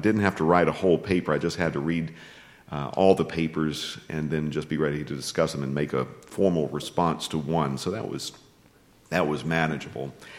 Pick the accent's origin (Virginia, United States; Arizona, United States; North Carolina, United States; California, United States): North Carolina, United States; Newton; He was pastor of Calvary Baptist Church in my hometown of Newton, North Carolina, for 35 and a half years.